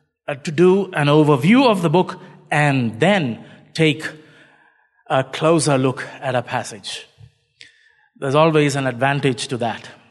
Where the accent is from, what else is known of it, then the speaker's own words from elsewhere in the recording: Kochi, Kerala, India; I'm from Cochin in India. I wish there was a direct, flight or even a boat from Mombasa to Cochin, you know.